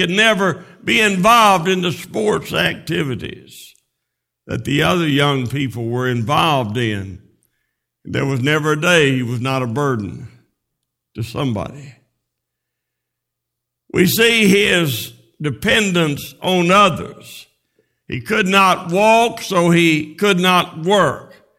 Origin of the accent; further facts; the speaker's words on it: Oklahoma City, Oklahoma, United States; when I was growing up in the Central Avenue Free Will Baptist Church in Oklahoma City.